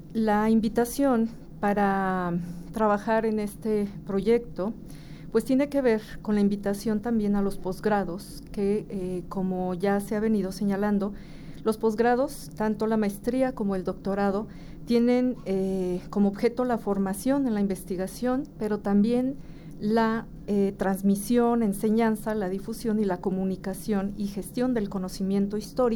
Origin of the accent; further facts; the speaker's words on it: Guadalajara, Jalisco, Mexico; y también nuestra memoria como tapatíos.